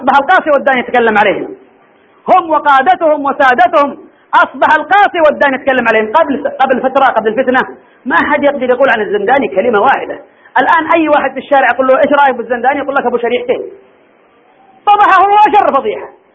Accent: Hodeidah, Al Hudaydah, Yemen; خرجوا عندنا في الحديدة إلى مكتب التربية

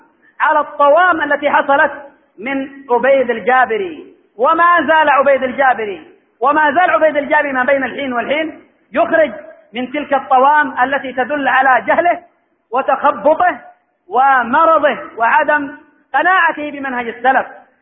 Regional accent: Yemen; في بلادنا اليمن الميمون

